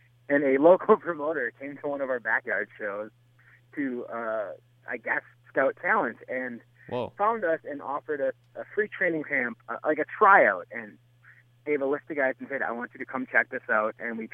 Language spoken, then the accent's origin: English; Oshkosh, Wisconsin, United States; much of my shtick or gimmick is based on the fact that I'm from Oshkosh, Wisconsin.